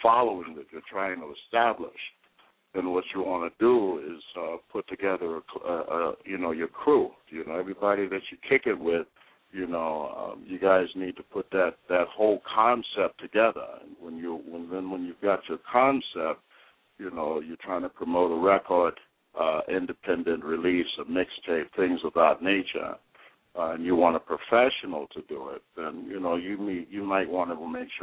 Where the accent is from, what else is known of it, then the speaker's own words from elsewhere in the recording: Washington, District of Columbia, United States; Actually, I'm originally from Washington, D.C. I am a West Indian Israel, you know.